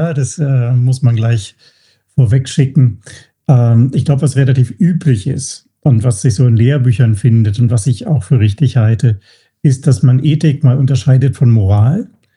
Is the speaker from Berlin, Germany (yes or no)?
yes; Berlin, Germany; also born or lived in Hamburg; Also ich bin eigentlich aus Berlin. Also ich bin in Berlin aufgewachsen. Ich weiß nicht, ob man das noch hört. Auf jeden Fall hört man, dass ich nicht aus Bayern bin. Nee, ich komme aus Berlin und habe dann in Hamburg studiert.